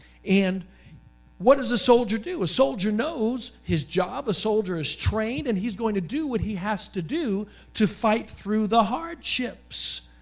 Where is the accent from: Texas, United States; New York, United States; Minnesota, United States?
New York, United States; Staten Island; I mean, I was born in Staten Island, New York. There was no horses, at least not where I lived.